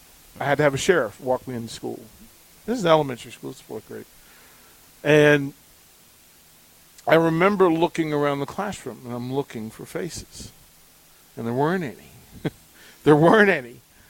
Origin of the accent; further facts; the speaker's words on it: Alexandria, Virginia, United States; Well, that was Alexandria, Virginia. Like that's what was going on. And what I loved about my hometown was that it crossed streams.